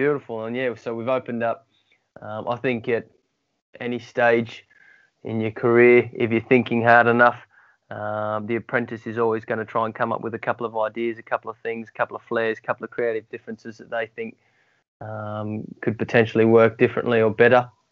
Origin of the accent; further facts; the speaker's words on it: Sydney, New South Wales, Australia; now in Newcastle, Australia; I grew up in Sydney, studied at Macquarie University.